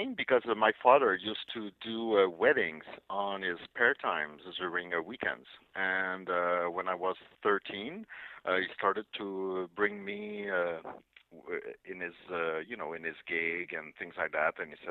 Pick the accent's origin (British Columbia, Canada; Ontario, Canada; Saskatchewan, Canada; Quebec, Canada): Quebec, Canada; Mont-Laurier; because I'm from Mont-Laurier. It's a town north of Montreal in the Laurentian.